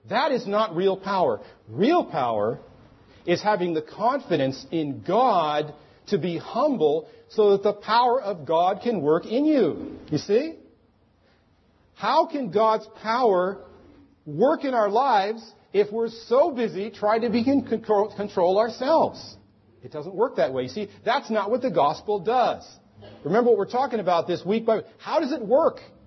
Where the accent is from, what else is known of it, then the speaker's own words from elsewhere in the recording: United States; And I don't mean to say that because I'm an American, but it's true.